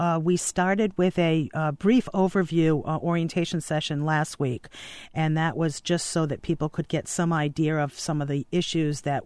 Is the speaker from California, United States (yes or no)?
no; Cranston, Rhode Island, United States; Well, I am as Rhode Island as they get. I grew up in Edgewood.